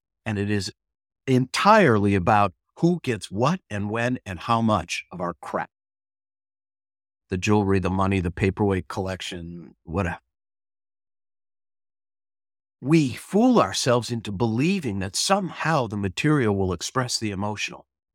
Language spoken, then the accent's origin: English; St. Louis Park, Minnesota, United States; born there; So the fact that I was born in St. Louis Park, Minnesota on June 3rd in 1960, that's a fact.